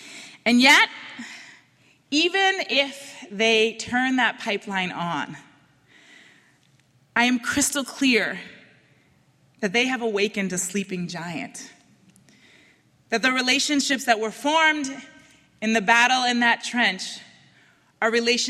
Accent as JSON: {"language": "English", "town": "Boston", "region": "Massachusetts", "country": "United States", "tie": "born or raised there", "said": "I grew up in Roxbury"}